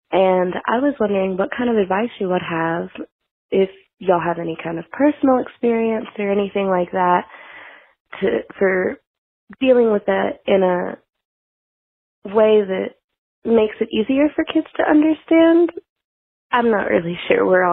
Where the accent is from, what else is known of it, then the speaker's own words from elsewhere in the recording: Tennessee, United States; Hi, Beth. Hi, Peter. … I'm from Tennessee.